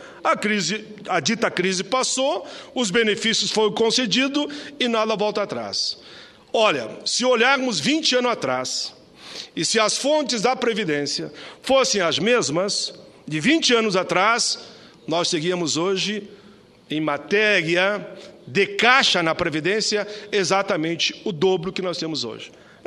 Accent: Rio Grande do Sul, Brazil; e falo como gaúcho, como gaudério, lá do meu Rio Grande

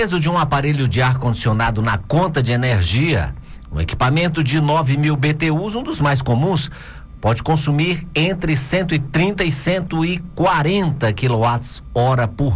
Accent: Teresina, Piauí, Brazil; que também morei em Teresina, nasci em Teresina

